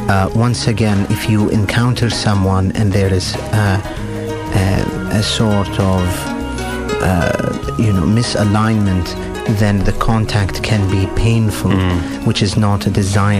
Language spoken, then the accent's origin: English; Hejaz, Saudi Arabia; also born or lived in Egypt; Well, so I was born and raised in the Hijaz region, which is in what is now Saudi.